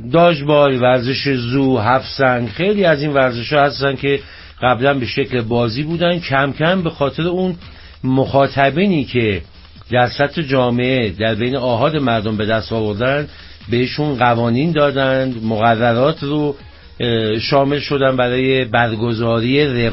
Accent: northern Iran, Iran; از اونجایی که من خودم هم شمالی هستم

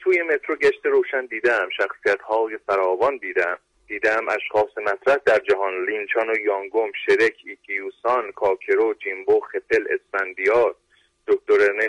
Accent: Iran; من اصالتاً ایرانی تقریبا دیگه، چون ترک و کرد و لور و فارس هم.

